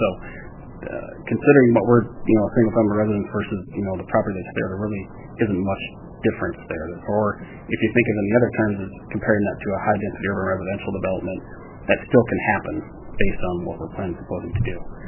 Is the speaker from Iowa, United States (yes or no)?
yes; Ames, Iowa, United States; I am actually from Ames, and my wife wanted to be here with me tonight